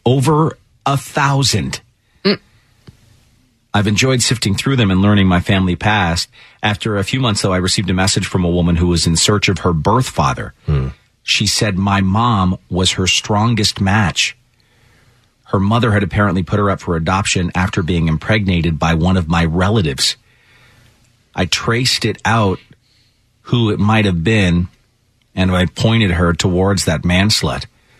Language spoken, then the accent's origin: English; Ireland; I'm Irish. Born in Ireland, yes.